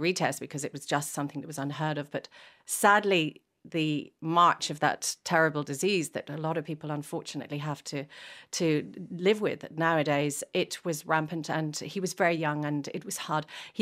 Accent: Glendore, Munster, Ireland; I was born in West Cork and happy that I spent my childhood there

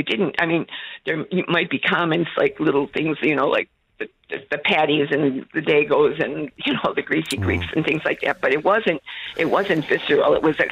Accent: United States; moved away as an adult; now in Ireland; I grew up in the States in the 60s and the 70s and moved back to Ireland in 1980 to my grandmother in North Kerry.

